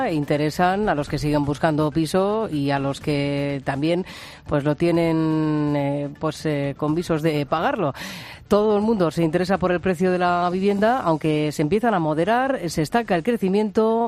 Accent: Region of Murcia, Spain; que está entre Lorca y Puerto Lumbreras, hombre, en mi tierra, en Murcia, claro.

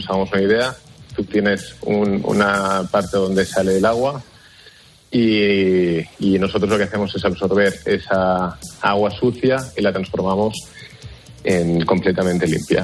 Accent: Barcelona, Catalonia, Spain; En mi familia somos muy deportistas y somos de Barcelona

